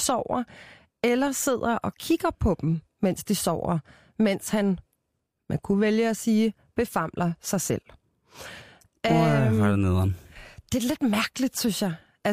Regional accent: Copenhagen, Capital Region of Denmark, Denmark; jeg er fra København, Simon. Mm. Jeg er jo slet ikke vokset op som et rigtigt mandfolk, jo.

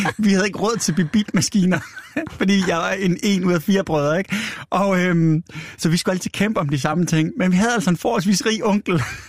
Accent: Svendborg, Region of Southern Denmark, Denmark; Jeg er fra Svendborg

